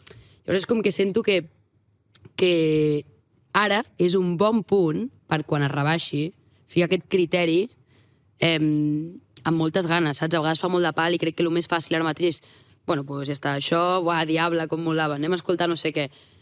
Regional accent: Vilassar de Mar, Catalonia, Spain; Jo sóc una tia de Vilassar de Mar i de cop tots els modernos de Barcelona

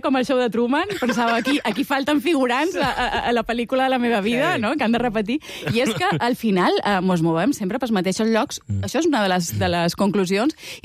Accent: Balearic Islands, Spain; moved away as an adult; now in Barcelona, Spain; Jo som mallorquina, vaig arribar aquí quan tenia 18 anys per estudiar la carrera, ja m'he quedat a viure a Barcelona

